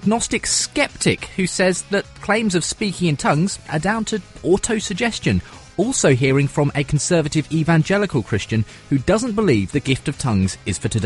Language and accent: English; Albania; English is a second language; now in London, United Kingdom; I'm from Albania and live in London now